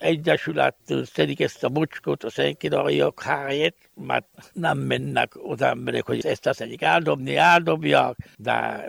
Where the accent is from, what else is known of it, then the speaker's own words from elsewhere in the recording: Sfântu Gheorghe, Covasna, Romania; Sepsiszent királyi lakós. Itt születtem, hát már 4 éves vagyok.